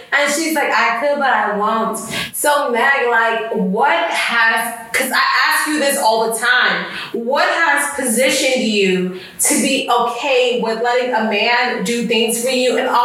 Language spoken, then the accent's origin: English; United States; born there; I was born here in the United States of America